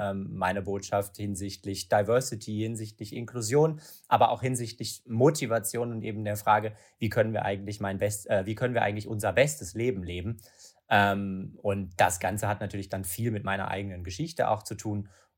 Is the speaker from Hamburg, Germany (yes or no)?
yes; Hamburg, Germany; born there; Und dann schlussendlich den Sprung nach Hamburg und ich bin dann in Hamburg geboren worden.